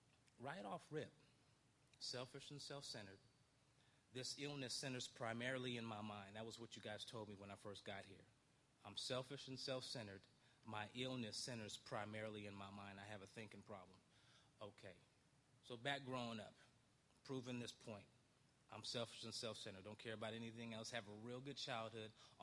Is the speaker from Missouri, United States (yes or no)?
no; Stockton, California, United States; I grew up in Stockton, California.